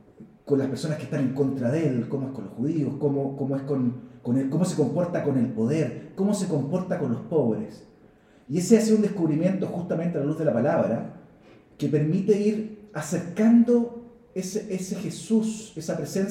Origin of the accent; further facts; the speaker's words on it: Chile; como cualquier chileno de a pie